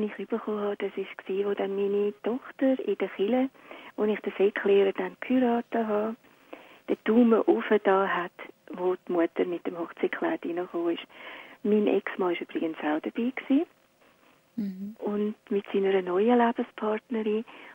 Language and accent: German; Lucerne, Switzerland; ich bin im Kloster aufgewachsen, und zwar im sogenannten Kinderzuchthaus Rothausen.